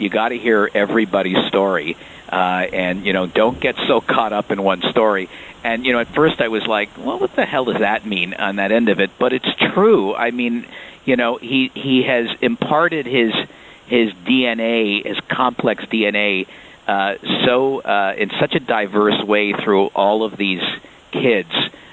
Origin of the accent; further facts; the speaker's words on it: Montreal, Quebec, Canada; I grew up in Montreal